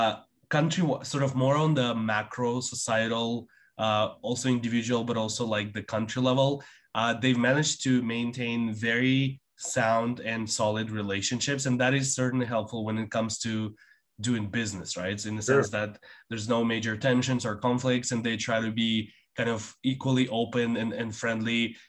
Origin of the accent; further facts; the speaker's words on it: Kazakhstan; also born or lived in Canada; And originally I am from Central Asia, Kazakhstan.